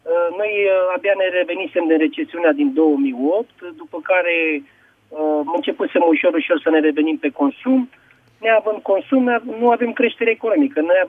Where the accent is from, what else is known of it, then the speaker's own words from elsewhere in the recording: Romania; Pentru noi, ca și români, efectele sunt dezastroase.